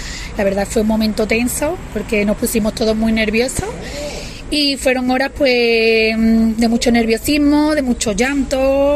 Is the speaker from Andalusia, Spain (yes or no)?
yes; Málaga, Andalusia, Spain; porque venimos de Málaga